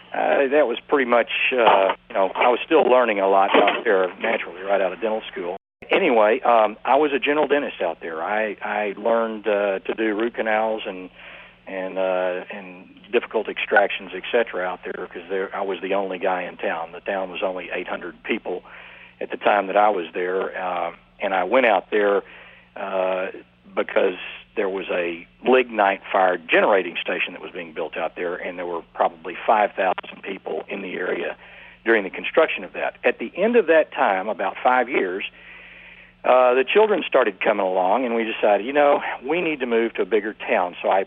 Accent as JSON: {"language": "English", "town": "Huntsville", "region": "Texas", "country": "United States", "tie": "born or raised there", "said": "Yeah, born and raised in Texas. And I went to high school in Huntsville, Texas, which is an hour north of Houston."}